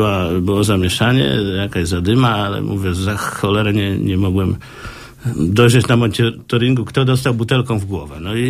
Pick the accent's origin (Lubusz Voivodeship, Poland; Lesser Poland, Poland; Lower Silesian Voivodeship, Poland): Lubusz Voivodeship, Poland; Drzonków; Drzanków to jest moja wioska, gmina Zielona Góra to jest moja gmina, a Zielona Góra to jest moje miasto, prawda?